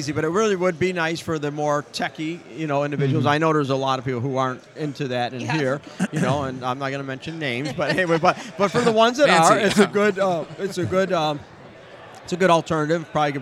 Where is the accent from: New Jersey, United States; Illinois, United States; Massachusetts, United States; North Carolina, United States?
Illinois, United States; Chicago; You know, my company's in North Dakota, but I'm from Chicago, so I can always recognize the...